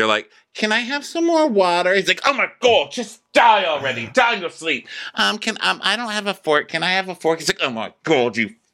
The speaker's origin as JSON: {"language": "English", "region": "Florida", "country": "United States", "said": "Yeah, I'm from Florida. I said Worcestershire."}